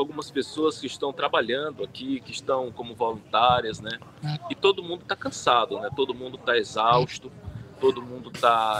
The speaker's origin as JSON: {"language": "Portuguese", "region": "Maranhão", "country": "Brazil", "said": "Por exemplo, eu sou aqui do Maranhão."}